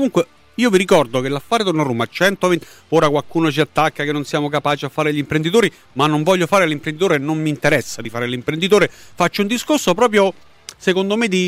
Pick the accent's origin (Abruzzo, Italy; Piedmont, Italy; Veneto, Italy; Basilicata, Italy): Abruzzo, Italy; Io ci sono nato e sono abruzzese, tu no.